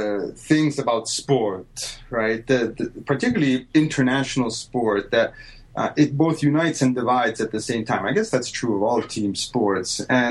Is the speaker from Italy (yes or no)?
yes; Italy; something that I never would have dreamed of doing growing up in Italy.